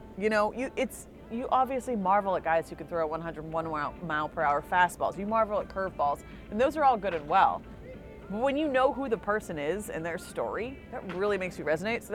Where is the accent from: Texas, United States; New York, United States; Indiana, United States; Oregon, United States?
Indiana, United States; Bloomington; I went to IU. I grew up in Bloomington. It's my favorite place in the whole wide world.